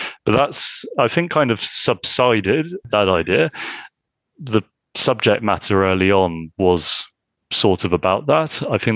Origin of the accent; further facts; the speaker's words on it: Swindon, South West England, United Kingdom; I grew up in Swindon, which was this sort of quite boring post-industrial town. So it wasn't a very arty place to grow up.